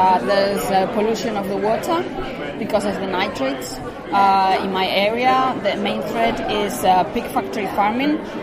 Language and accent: English; Loporzano, Aragon, Spain; English is a second language; I'm from Spain. I'm from Aragon. That's the north of Spain. I'm from Loporzano.